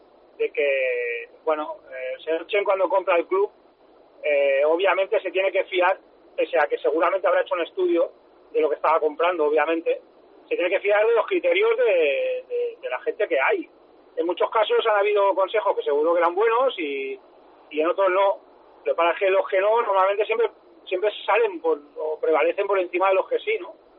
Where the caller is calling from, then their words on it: Pineda de Mar, Catalonia, Spain; de Pineda de Mar.